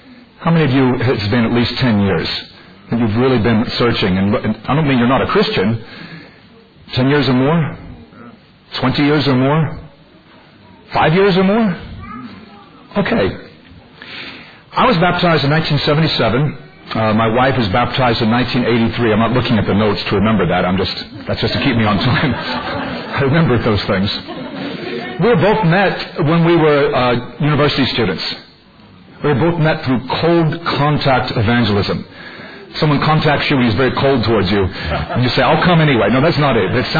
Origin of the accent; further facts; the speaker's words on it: United States; she's British and I'm American.